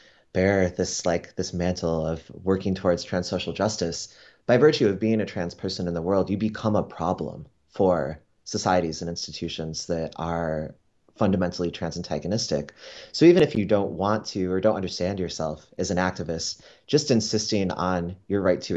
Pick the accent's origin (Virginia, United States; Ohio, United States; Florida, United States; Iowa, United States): Florida, United States; I grew up in South Florida, and coming of age in the 80s, it was the immediate aftermath of … anti-gay campaign that began in Miami